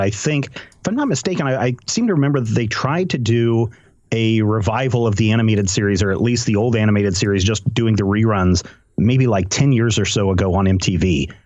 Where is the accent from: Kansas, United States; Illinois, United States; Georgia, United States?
Kansas, United States; Topeka; And when I was a young warthog growing up in Topeka, Kansas, I would go to the local comic shop there.